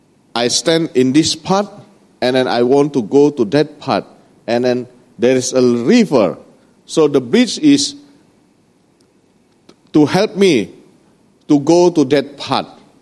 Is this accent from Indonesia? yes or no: yes; Indonesia; Yeah. I came from Indonesia.